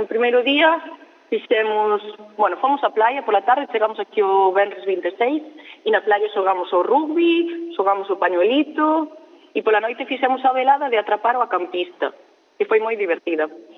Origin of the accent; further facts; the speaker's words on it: Negreira, Galicia, Spain; pois somos de Negreira, que iso tamén está moi ben